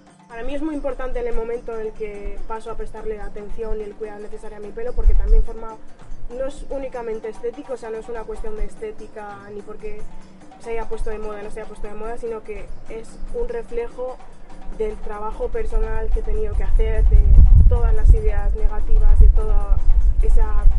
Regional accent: Equatorial Guinea; moved away; tengo 22 años, soy de Guinea Ecuatorial

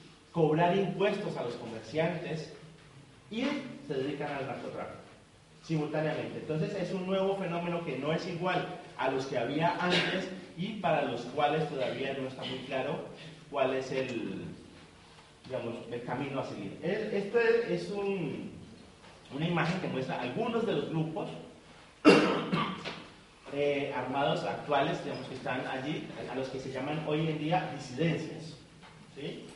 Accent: Popayán, Cauca, Colombia; Popayán es una ciudad, yo vengo de Popayán, que es una ciudad más o menos de 250.000 habitantes.

